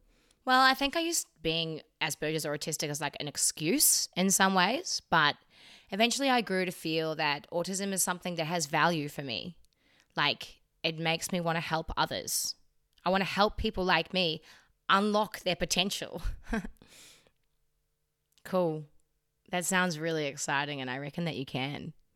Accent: New Zealand; accent: Kiwi; I really do need to acknowledge my Kiwi accent.

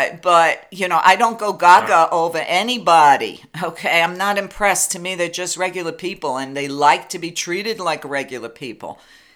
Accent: New York, United States; Listen, I grew up in New York, so a lot of times in Manhattan, even on the subway, you know, I would see a lot of celebrities

